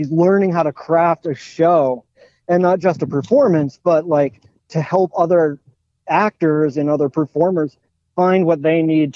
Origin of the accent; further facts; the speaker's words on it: Ellensburg, Washington, United States; I grew up in the Central Valley in Ellensburg, of all places.